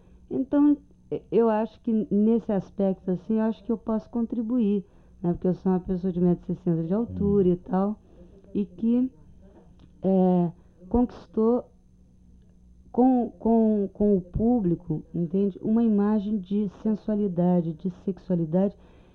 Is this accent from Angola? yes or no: no; Brazil; eu sou brasileira, né?